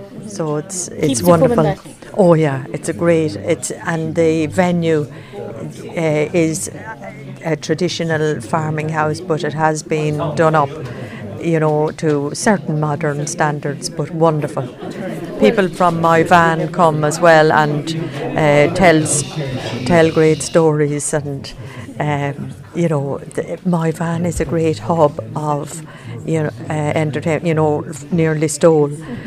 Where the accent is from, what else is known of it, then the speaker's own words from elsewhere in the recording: Arda Village, County Limerick, Ireland; Arda Village, County Limerick, near Newcastle West.